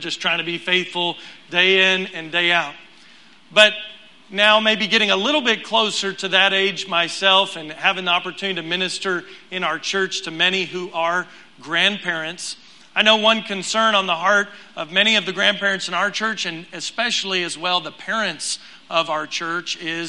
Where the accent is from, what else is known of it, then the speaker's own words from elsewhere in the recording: Houston, Texas, United States; I was born and raised in Houston